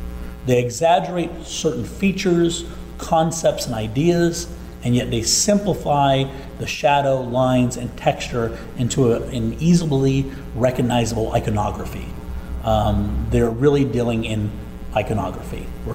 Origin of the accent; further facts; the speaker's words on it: Braddock, Pennsylvania, United States; I'm born and bred in Pittsburgh. Not where I was buttered, but I was born and bred right here. I grew up in Braddock.